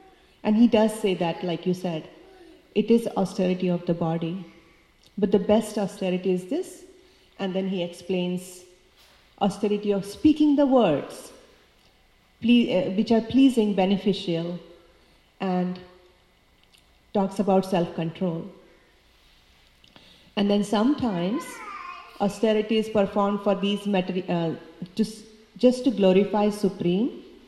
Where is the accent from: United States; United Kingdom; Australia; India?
India; English is a second language; And I come from India. We were in a not so well-off family.